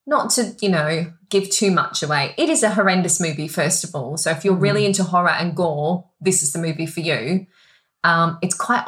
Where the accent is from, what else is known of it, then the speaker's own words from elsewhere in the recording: Australia; Even though I'm Australian